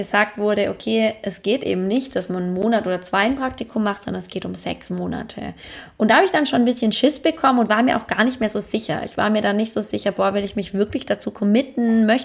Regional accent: Germany; In meiner Kindheit in Deutschland war ich auch jeden Tag im Wald.

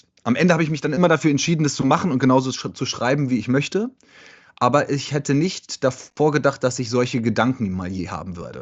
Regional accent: Berlin, Germany; now in Brooklyn, United States; habe den Winter in meiner Heimat Berlin verbracht und bin jetzt seit einer Woche wieder zurück in Brooklyn, wo ich hier sitze

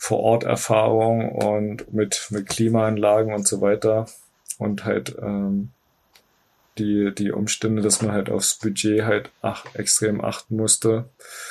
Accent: Finsterwalde, Brandenburg, Germany; born there; Das ist in der Nähe von meinem Geburtsort Finsterwalde.

